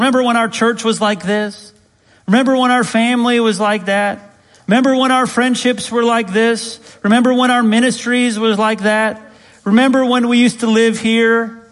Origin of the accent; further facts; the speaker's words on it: Chicago, Illinois, United States; born there; Those were my years. I was born in 85 in Chicago.